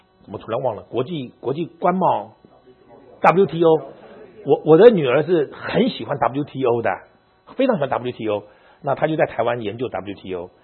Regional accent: China; now in United States; 我们是中国人呢，我们再来美国，你搞了半天我们还是中国人嘛

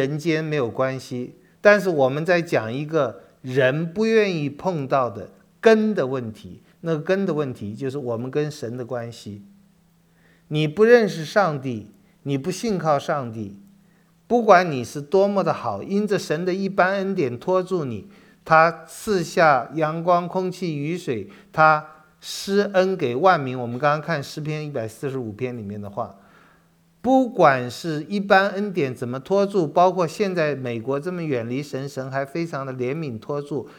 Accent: Taiwan; 我自己在台湾长大，我必须说我在台湾里面有一点异类。

